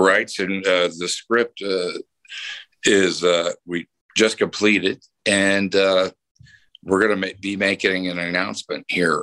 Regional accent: Houston, Texas, United States; I'm from Houston

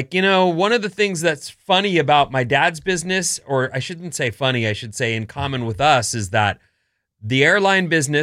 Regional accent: Fullerton, California, United States; born there; I was born in Fullerton and we moved around in apartments for a little bit.

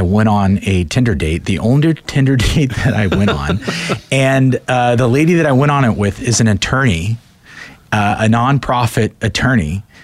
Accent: Portland, United States; But the city of Portland, like I said, I'm from Portland. I love Portland.

